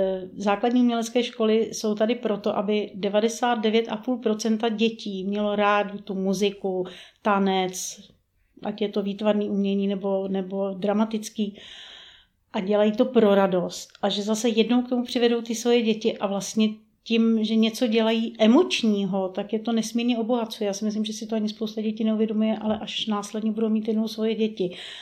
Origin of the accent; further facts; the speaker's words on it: Kolín, Central Bohemian Region, Czechia; born there; also born or lived in Dvůr Králové nad Labem / Prague; Narodila jsem se ve Dvoře Králové, do školy jsem chodila v Kolíně, na konzervatoř v Praze.